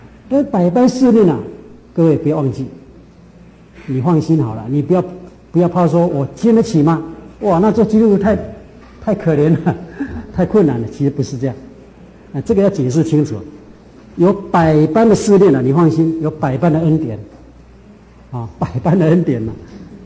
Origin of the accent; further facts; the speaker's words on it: China; 我们中国人孟子有一句话是怎么样啊？